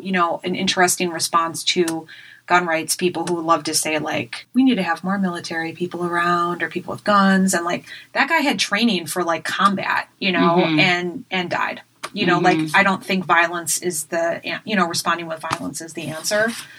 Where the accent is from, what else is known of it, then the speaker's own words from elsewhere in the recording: United States; because I'm American and don't know anything about names that aren't American.